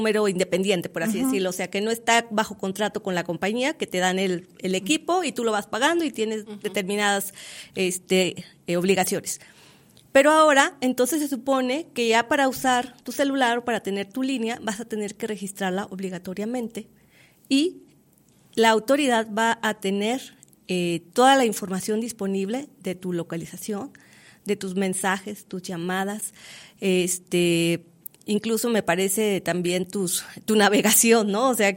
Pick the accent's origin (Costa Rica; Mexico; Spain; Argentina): Mexico; nosotros ya como mexicanos